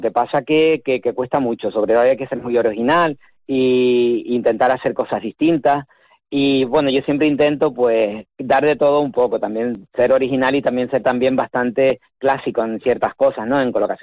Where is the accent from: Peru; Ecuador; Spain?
Spain; Santa Cruz de Tenerife, Canary Islands; todos los que somos chicharreros y de Santa Cruz, pues hemos vivido el carnaval desde muy chiquitito